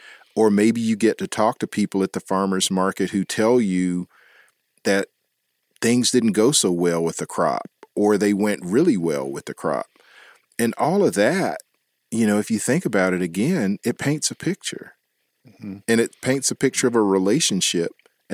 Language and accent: English; Edgefield, South Carolina, United States; Well, growing up in Edgefield, there was this little place in North Augusta that Mom and Daddy would stop.